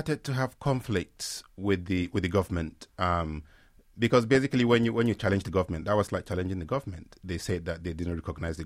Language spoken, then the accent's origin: English; Gombe, Gombe State, Nigeria; I grew up in Gombe State, Gombe Town, Gombe State, this northeastern Nigeria, the same area we're talking about where Boko Haram came.